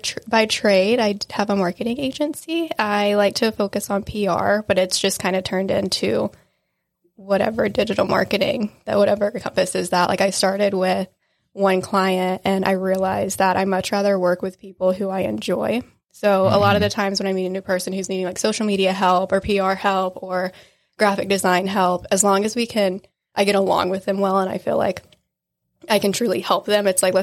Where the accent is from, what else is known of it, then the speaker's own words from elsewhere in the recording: Wilmington, United States; now in Phoenix, United States; I live in Phoenix, but I was born and raised in Wilmington.